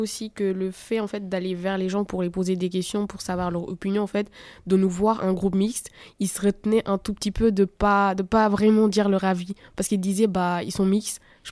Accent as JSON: {"language": "French", "region": "Pays de la Loire", "country": "France", "said": "j'ai 17 ans et je suis de Mayenne."}